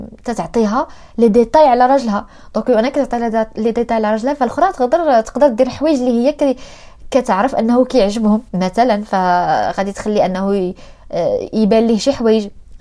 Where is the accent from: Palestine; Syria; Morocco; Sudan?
Morocco; بالتقييم اللي كنعرفوا حنا كمغاربه